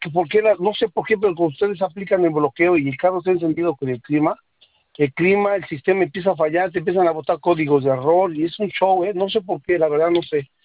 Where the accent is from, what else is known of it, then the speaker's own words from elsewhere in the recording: Puebla, Mexico; Como yo soy de Puebla